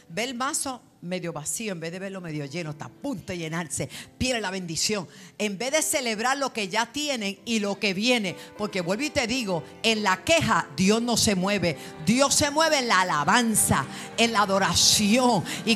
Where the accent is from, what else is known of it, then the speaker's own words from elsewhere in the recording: Bayamón, Puerto Rico; also born or lived in New York; de la calle 13 de Bayamón Garden, donde me crié. Vine grandecita de Nueva York, pero me crié allí.